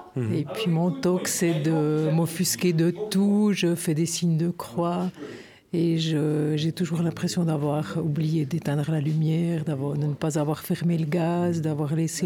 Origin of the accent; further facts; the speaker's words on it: Jura, Switzerland; J'ai grandi ici, dans la Baroche, et puis je sens bien que le patois, c'est vraiment quelque chose qui nous relie tous, hein, les Jurassiens.